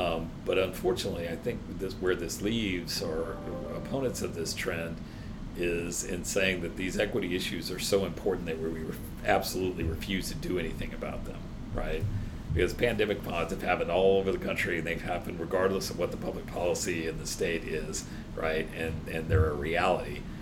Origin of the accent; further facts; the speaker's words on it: Arizona, United States; at least I see in my home state of Arizona